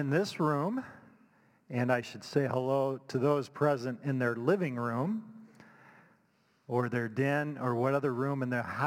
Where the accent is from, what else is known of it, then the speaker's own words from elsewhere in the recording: Indiana, United States; I came from the Hoosier State.